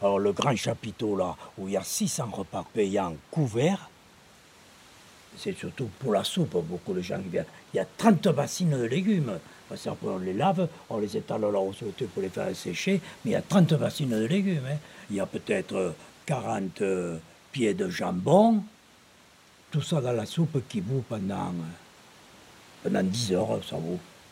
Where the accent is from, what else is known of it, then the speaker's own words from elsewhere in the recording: Occitanie, France; accent: Aveyron; Je termine avec mon léger accent qui sent la montagne du sud, les airs qui roule dans l'accent du terroir, c'est l'Aveyron.